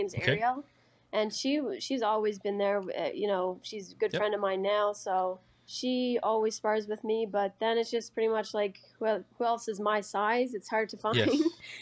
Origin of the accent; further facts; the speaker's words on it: Prince Edward Island, Canada; because I'm from Surrey PEI